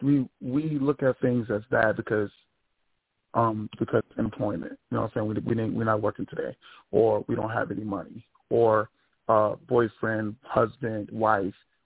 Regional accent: Long Island, New York, United States; now in Atlanta, United States; I'm from New York, Long Island. So I live in Atlanta, Georgia. I've been here about 15 years now.

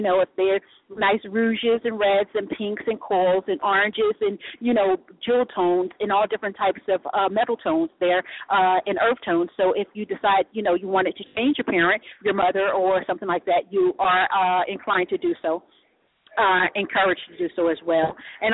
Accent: Asbury Park, New Jersey, United States; right across the, you know, bridge from my, you know, town of where I grew up in Asbury Park, New Jersey.

